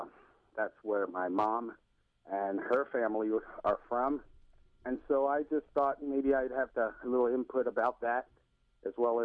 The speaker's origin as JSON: {"language": "English", "region": "New York", "country": "United States", "said": "Of course, remember now, you know, I'm from New York."}